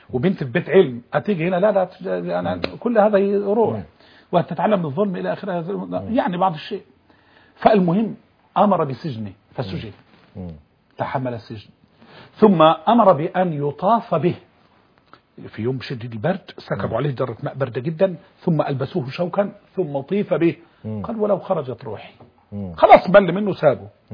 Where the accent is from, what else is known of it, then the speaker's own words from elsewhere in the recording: Egypt; احنا كمصريين بنقول على الغداء